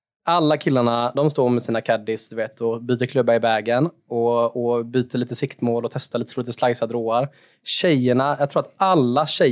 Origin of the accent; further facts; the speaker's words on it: Gothenburg, Västra Götaland County, Sweden; Jag är uppvuxen på Delsjön.